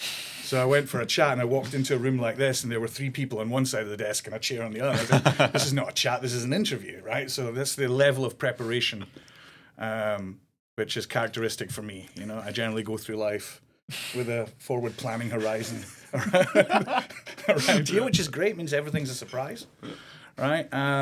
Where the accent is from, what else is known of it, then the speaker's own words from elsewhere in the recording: Scotland, United Kingdom; also born or lived in Germany; So, as I was telling you guys earlier on, so I'm German by birth. I grew up in Scotland from the age of 9. So developed this accent quite quickly. Survival instinct, I think, kicked in. And I went to school and high school in Scotland.